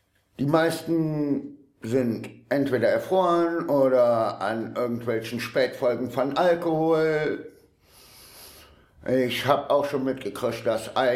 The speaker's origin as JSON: {"language": "German", "town": "Düren", "region": "North Rhine-Westphalia", "country": "Germany", "tie": "born or raised there", "said": "Also ich bin in Düren geboren, im März 81 und auch in Düren eigentlich aufgewachsen."}